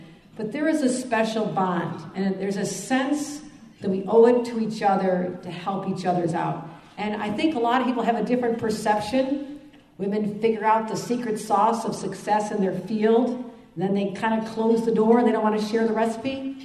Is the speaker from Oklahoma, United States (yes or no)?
no; Buffalo, New York, United States; I am delighted to be doing an event in my hometown of Buffalo.